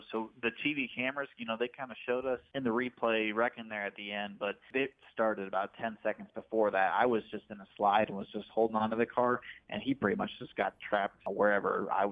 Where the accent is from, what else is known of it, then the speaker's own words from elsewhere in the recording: Hinckley, Ohio, United States; also born or lived in Virginia; Well, I was born in Virginia. My parents worked down there, but from 3 months old, I've been in Hinckley all my life, and my grandparents have been here forever, and you know, I grew up in Hinckley